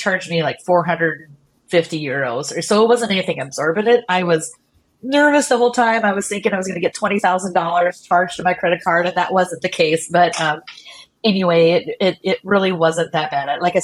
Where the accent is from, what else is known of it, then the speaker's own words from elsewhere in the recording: United States; So as an American, I do travel a lot for my job, and I've always rented a lot with Hertz and Avis.